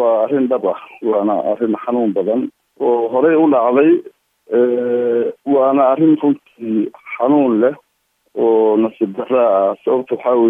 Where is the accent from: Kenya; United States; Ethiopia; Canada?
Kenya; anigu waxaan ku dhashay gobolada Koonfureed ee dalka Kenya baareed marka waxbarashadii hore halkaas aan ahaa